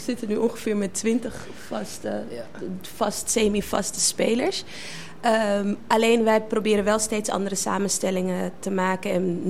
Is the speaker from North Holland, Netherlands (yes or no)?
yes; Amsterdam, North Holland, Netherlands; Ik heb in West gewoond, ik heb in Zuidoost gewoond, ik heb in Zuidoost opgegroeid. Ik ben overal en nergens geweest, zeg maar.